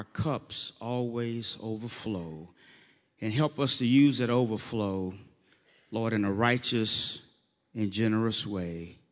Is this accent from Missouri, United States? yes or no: yes; St. Louis, Missouri, United States; I grew up in St. Louis. My testimony, and Pastor Mike, I hope I don't get thrown out of here, but my testimony was I'm in North St. Louis, which is pretty much an African-American ghetto.